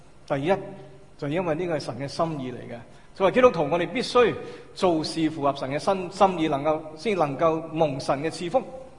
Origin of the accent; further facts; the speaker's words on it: China; 所以我们中国人经常说呢